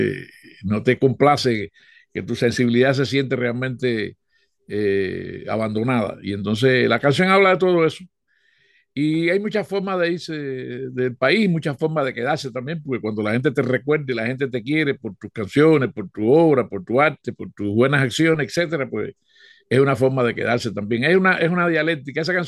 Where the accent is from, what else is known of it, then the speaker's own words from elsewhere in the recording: Cuba; also born or lived in Spain; no me fui de Cuba para cantar mis canciones, ni me fui de Cuba para dar mis ideas políticas